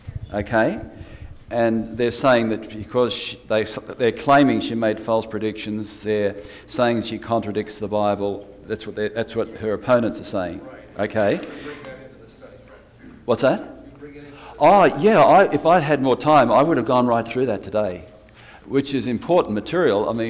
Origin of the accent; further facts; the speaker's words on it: Australia; Remember, I'm an Australian. I'm trying to understand an American.